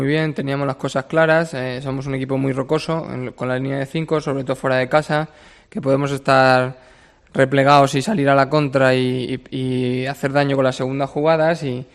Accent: Alcalá de Henares, Community of Madrid, Spain; Sí, yo soy de Alcalá de Henares, o sea, alcalaíno

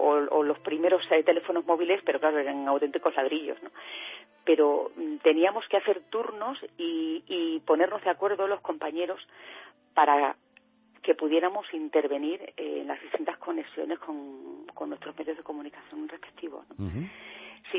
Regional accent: Extremadura, Spain; yo creo que es algo que yo, además, como extremeña, que nos sigue doliendo

